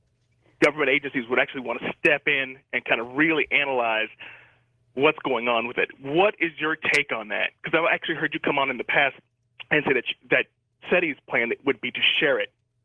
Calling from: Burbank, California, United States; From Burbank, California.

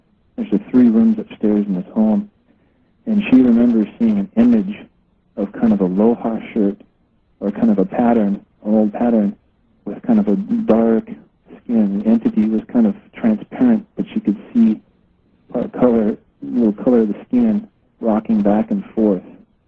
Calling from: Kohala, Hawaii, United States; Anyway, hi … calling from Kohala, Hawaii.

